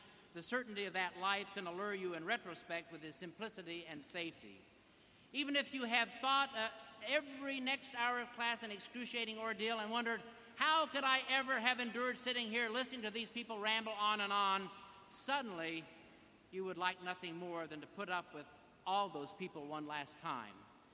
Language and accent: English; Vernal, Utah, United States; I am from Vernal, Utah, home of Dinosaur National Park and a Tasty Freeze, where the hippest characters in town have been extinct 70 million years.